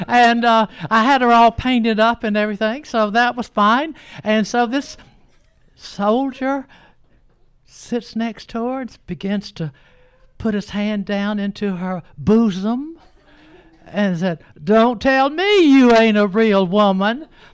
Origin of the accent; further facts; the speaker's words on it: Savannah, Georgia, United States; I'm from Savannah, Georgia.